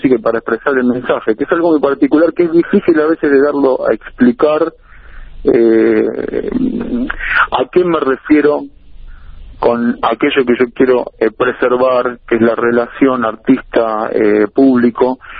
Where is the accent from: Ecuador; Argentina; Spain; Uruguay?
Argentina; expresé un sentimiento, como cualquier argentino